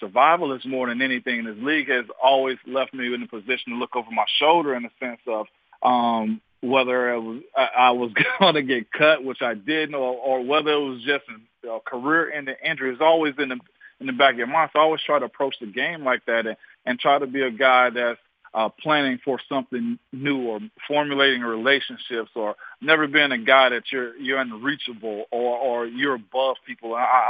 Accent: Tennessee, United States; now in Hendersonville, United States; I'm from West Tennessee. My wife's from Middle Tennessee in Springfield. I went to college in Knoxville at UT. So this is my home. I stay in Hendersonville now

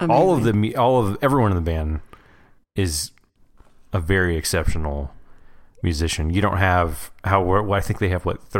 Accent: Texas, United States; Well, yeah, I mean, you know, we're from South Texas.

